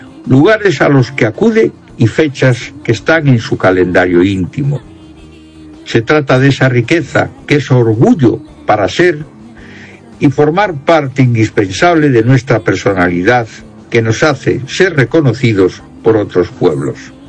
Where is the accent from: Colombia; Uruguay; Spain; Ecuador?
Spain; Galicia; Mi pueblo es un enclave industrial de acento no galaico, y la ciudad de Viveiro traslada sus actividades sociales a esa parroquia de San Juan de Covas, dejando el hermoso casco histórico casi solo para los que seguimos siendo gallegos del siglo XX.